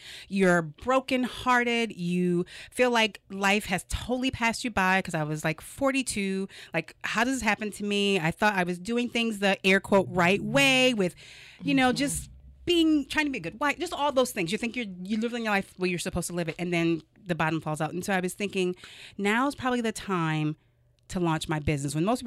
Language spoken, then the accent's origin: English; Minneapolis, Minnesota, United States; I am from the Twin Cities. I've known since I was 12 years old that I wanted to be an entrepreneur.